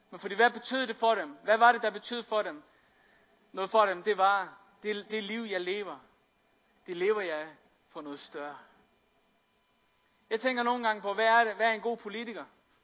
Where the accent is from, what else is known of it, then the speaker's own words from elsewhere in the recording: Faroe Islands; Fordi jeg er født og opvokset på Færøerne